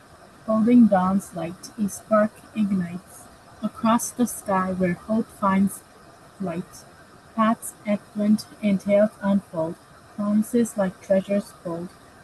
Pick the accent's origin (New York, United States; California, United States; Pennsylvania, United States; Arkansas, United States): New York, United States; Hudson; I'm 11 years old, and I'm also from Hudson.